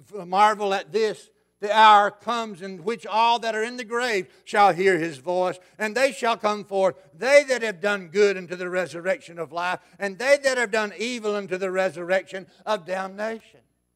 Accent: the South, United States; And I'm from the South, and that terminology is known as Jesus is the guilt, get rid of her.

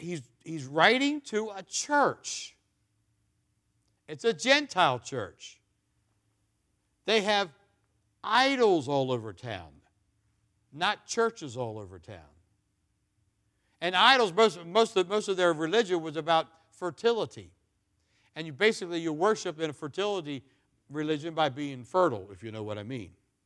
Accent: United States; By default, I grew up in America, I must be a Christian.

